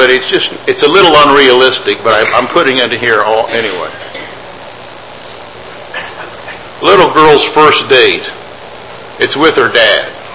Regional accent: Martinsville, Indiana, United States; I remember I grew up in Martinsville, Indiana

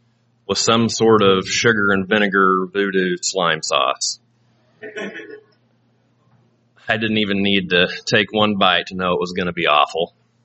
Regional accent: Missouri, United States; I suppose if you're an Iowa farmer, you're probably walking by or around barns, But I'm from Missouri, so I was walking by a shed.

